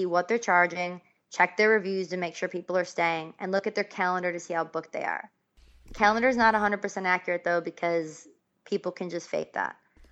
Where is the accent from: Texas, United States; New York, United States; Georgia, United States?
New York, United States; Buffalo; like I'm from Buffalo, New York